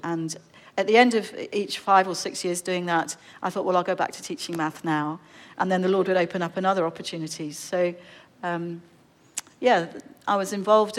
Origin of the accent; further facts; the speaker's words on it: London, United Kingdom; now in Tunbridge Wells, United Kingdom; I bring you greetings from the UK. So I grew up in London and I'm currently living about an hour south of London in a place called Tunbridge Wells.